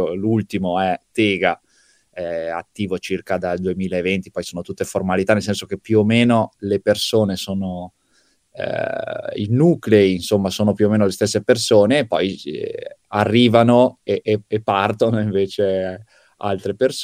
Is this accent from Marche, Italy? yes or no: no; Verona, Veneto, Italy; la nostra base è Verona, siamo veronesi, negli ultimi anni, ormai dal 2015, ci siamo simbolicamente ma anche fisicamente stabiliti a Veroneta, che è il quartiere multiculturale